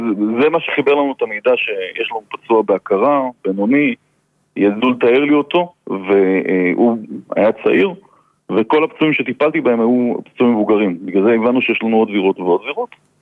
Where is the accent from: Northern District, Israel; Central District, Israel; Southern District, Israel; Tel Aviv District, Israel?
Tel Aviv District, Israel; Holon; אני חולוני מהשכונה הזאת, בגלל זה אני יודע